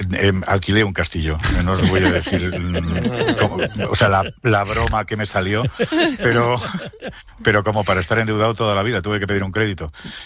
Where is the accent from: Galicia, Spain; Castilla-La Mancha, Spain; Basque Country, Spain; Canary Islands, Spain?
Basque Country, Spain; Bilbao; somos de Bilbao, pero por esencia